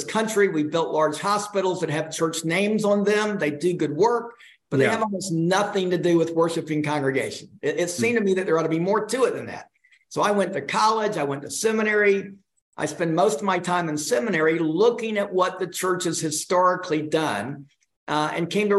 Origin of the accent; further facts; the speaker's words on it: Atlanta, Georgia, United States; But my own personal story is I grew up in Atlanta. You know, growing up in Atlanta, I was always interested in the church.